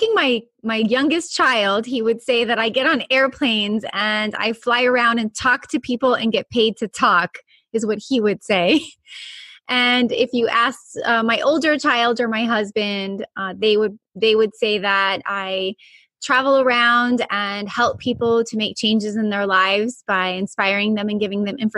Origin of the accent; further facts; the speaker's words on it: Florida, United States; also born or lived in Chicago; I was born in Chicago. My mom is from Cuba. My dad is from Uruguay. And I basically grew up most of my life in southern Florida.